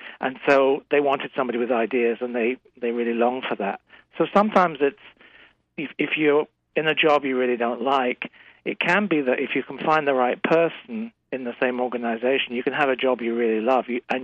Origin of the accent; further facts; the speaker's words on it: England, United Kingdom; I was working in London. I'm from England originally.